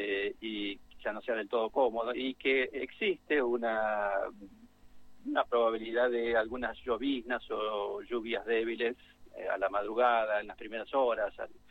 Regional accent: Quilmes, Buenos Aires Province, Argentina; Yo te pregunto, porque yo soy de Quilmes, en realidad.

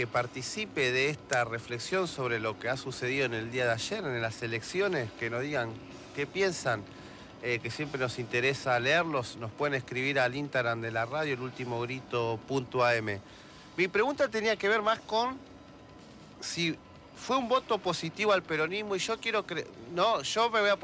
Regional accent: Argentina; No somos tantos los argentinos.

